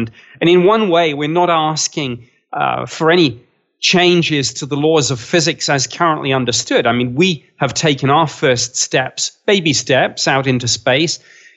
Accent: United Kingdom; accent: British; well, you're gonna have to get used to my British accent on this show.

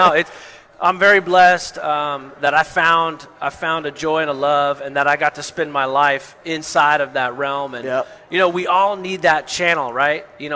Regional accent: Seattle, Washington, United States; I'm from Seattle, man. You don't golf in the rain, you ain't golfing.

